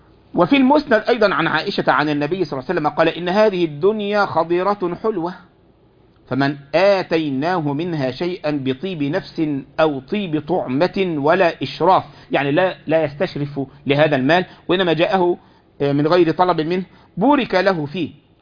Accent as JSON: {"language": "Arabic", "country": "Egypt", "said": "هو عندنا في مصر بعض يقول لك الحلال ها هو الذي حل بيدك"}